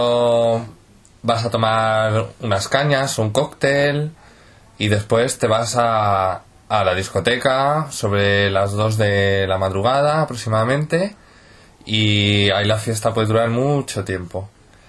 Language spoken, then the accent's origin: Spanish; Madrid, Community of Madrid, Spain; De España, Madrid.